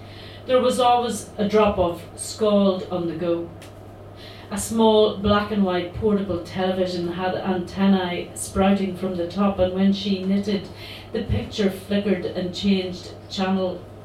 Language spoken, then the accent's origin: English; Enniskillen, Northern Ireland, United Kingdom; I'm originally from Enniskillen in County Fermanagh.